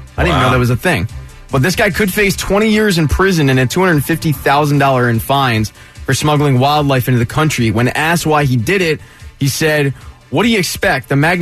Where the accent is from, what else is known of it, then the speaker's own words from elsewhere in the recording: Philadelphia, Pennsylvania, United States; So growing up in Philly, I spent 13 years in the Catholic school, and I'll be the first to admit, I absolutely hated it when we had to go to church.